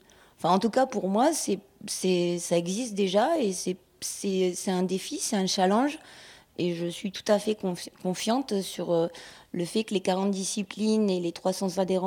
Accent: Provence-Alpes-Côte d'Azur, France; Moi, je suis une enfant du pays, même si je suis allée voir, j'ai été expatriée ensuite et que j'ai effectivement appris des langues différentes

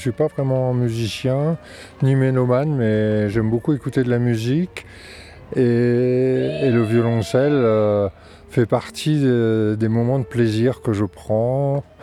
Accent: Lyon, Auvergne-Rhône-Alpes, France; je suis retraité. Je viens de Lyon.

